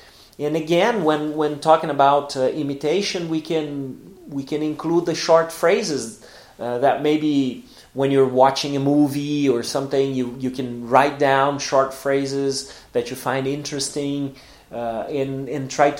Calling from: Porto Alegre, Rio Grande do Sul, Brazil; English is a second language

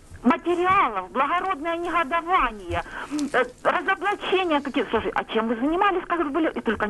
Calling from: Luhansk Oblast, Ukraine; Добрий вечір, я з Луганщини.

